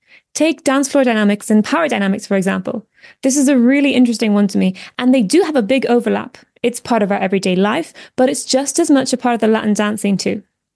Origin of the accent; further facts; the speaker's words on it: Munster, Ireland; I am from West Cork in Ireland